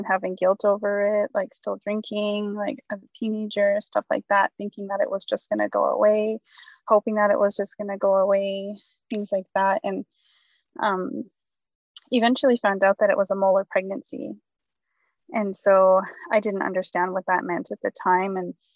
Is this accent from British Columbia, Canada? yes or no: yes; Fort Nelson, British Columbia, Canada; now in Phoenix, United States; I'm originally from Fort Nelson First Nations up in northern British Columbia. And I currently reside down here in Otham Territory in Phoenix.